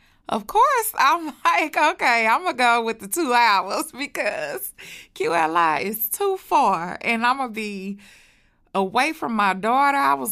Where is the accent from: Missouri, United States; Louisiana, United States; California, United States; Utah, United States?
Missouri, United States; St. Louis; I am 37 years old, and I am from St. Louis, Missouri.